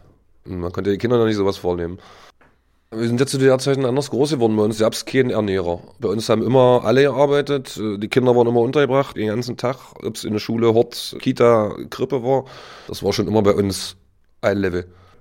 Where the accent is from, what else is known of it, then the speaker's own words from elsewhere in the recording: Magdeburg, Saxony-Anhalt, Germany; born there; 45 Jahre, gebürtig aus Magdeburg.